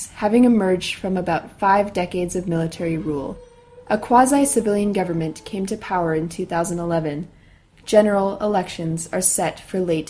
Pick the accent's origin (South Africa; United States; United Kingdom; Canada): Canada; now in Yangon, Myanmar; I'm a Canadian living in Yangon, the commercial hub and former capital of Myanmar.